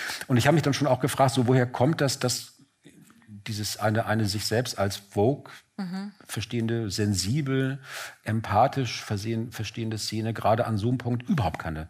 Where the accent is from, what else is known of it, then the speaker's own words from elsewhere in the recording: Berlin, Germany; für meine Heimatstadt Berlin sprechen darf